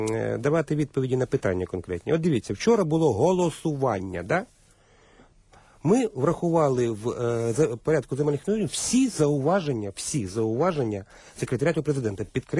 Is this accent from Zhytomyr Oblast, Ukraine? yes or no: yes; Zhytomyr, Zhytomyr Oblast, Ukraine; От конкретно в моєму рідному Житомирі на сесії міськради